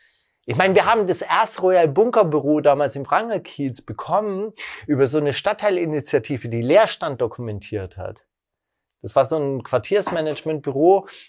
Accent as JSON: {"language": "German", "region": "West Germany", "country": "Germany", "lives_now": "Berlin, Germany", "said": "ich komme aus Westdeutschland, da dreht man von 3 auf 4 die Heizung."}